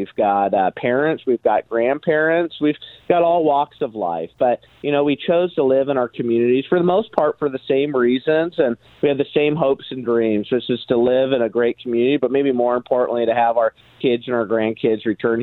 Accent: Sandy, Oregon, United States; And I live in one of the fastest growing communities here in Sandy and in Oregon and Sandy, and it's my hometown.

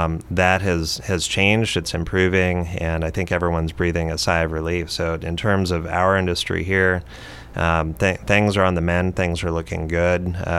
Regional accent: Roseburg, Oregon, United States; also born or lived in Glide; Yeah, I was born in Glide, raised in Roseburg, graduated from Roseburg High School, and then went back east for college

